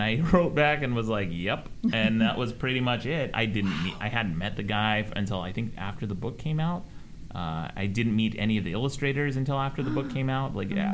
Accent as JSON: {"language": "English", "region": "Utah", "country": "United States", "tie": "born or raised there", "moved": "as an adult"}